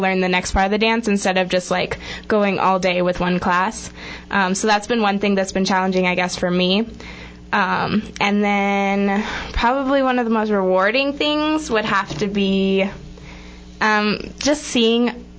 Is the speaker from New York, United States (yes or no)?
no; California, United States; Because I grew up watching it in California, the actual stage show